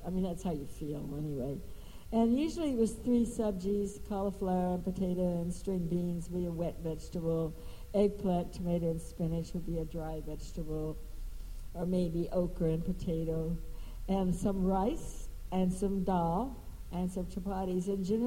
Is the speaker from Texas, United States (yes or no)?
yes; Houston, Texas, United States; In those days, there wasn't a huge Indian population in Houston. And I grew up near Houston.